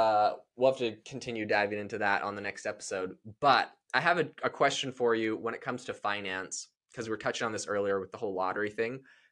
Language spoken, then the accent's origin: English; Canada; I'm from Canada.